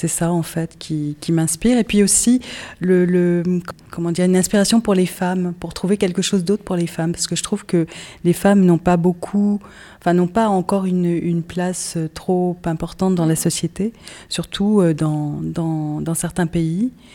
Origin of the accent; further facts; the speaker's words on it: Paris, Île-de-France, France; donc je suis de Paris.